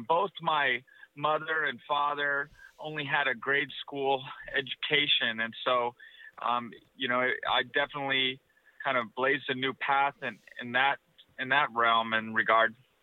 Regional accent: Nampa, Idaho, United States; I was born and raised in Nampa, Idaho. I'm a member of the Shoshone Bannock tribes and the son of a Mexican immigrant.

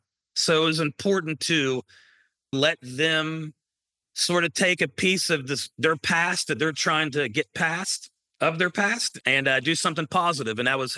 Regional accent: West Virginia, United States; I'm from West Virginia, and the opioid epidemic has hit West Virginia just as much.

